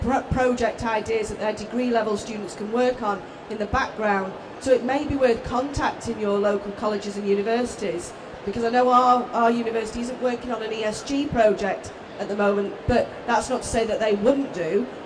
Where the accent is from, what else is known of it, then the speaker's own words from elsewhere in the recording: North West England, United Kingdom; I'm from Lancashire